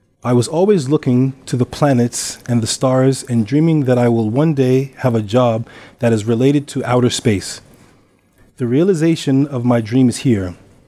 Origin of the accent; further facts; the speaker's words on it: Bamako, Mali; now in United States; I'm originally from Bamako, Mali, West Africa.